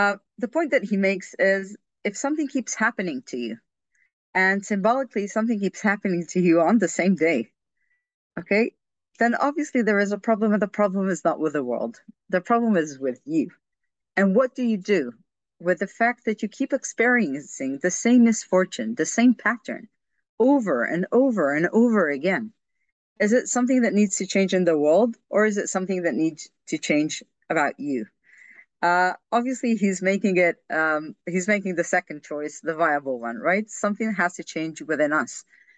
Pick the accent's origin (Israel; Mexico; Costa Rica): Israel; I'm from Israel. I grew up in Israel. I'm Israeli.